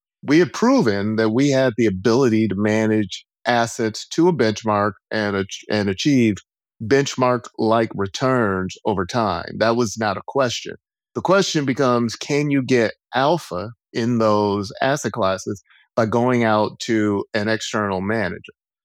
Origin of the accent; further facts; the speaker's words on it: Flint, Michigan, United States; Born and raised in Flint.